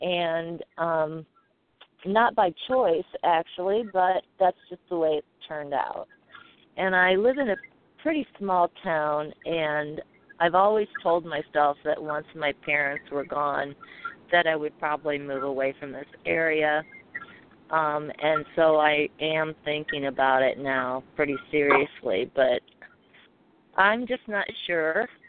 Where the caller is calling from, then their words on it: Great Lakes, United States; like the lower Great Lakes region.